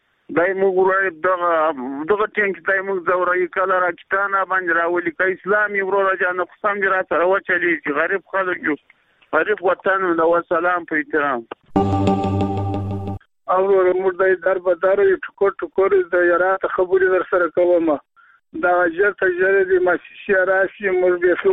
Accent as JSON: {"language": "Pashto", "region": "Paktika", "country": "Afghanistan", "said": "زه کرن د پکتیکا ولایت تمکسو یم"}